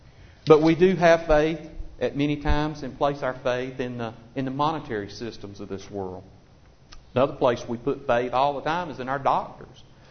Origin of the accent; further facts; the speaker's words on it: United States; I unashamedly, as an American, I'm proud of our nation and our heritage and where we came from